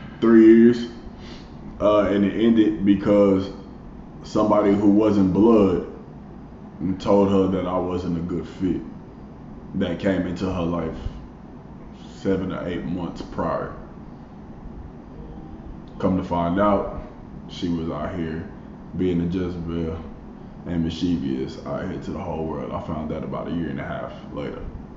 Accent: Missouri City, Texas, United States; Okay, fair enough. Houston, Texas, to be more precise. Mo City.

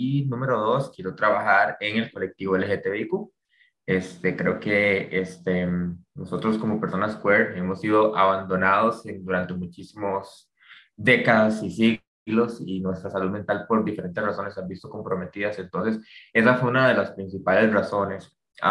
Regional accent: Puntarenas, Costa Rica; also born or lived in Heredia; now in Cartago, Costa Rica; Tengo 26 años. Les puedo comentar que soy originalmente de Punta Arenas. De ahí está mi familia. Pero crecí cierta parte en Heredia, ahora vivo en Cartago y paso mucho tiempo en San José.

